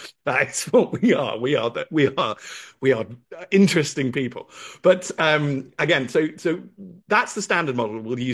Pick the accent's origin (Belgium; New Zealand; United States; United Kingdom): United Kingdom; I'm from the English legal tradition and because I'm British